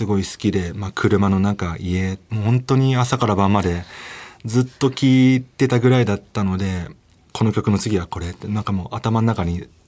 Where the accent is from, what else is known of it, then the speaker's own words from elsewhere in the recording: Toyama, Japan; 学生の時は、富山県出身なんで